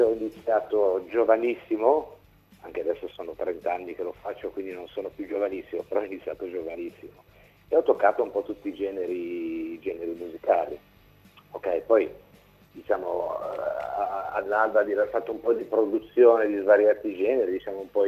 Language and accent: Italian; Genoa, Liguria, Italy